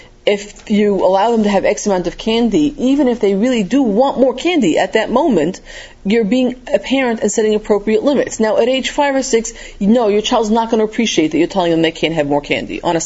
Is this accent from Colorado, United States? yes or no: no; Queens, New York, United States; I grew up in Queens in a young Israel further out from mainstream Queens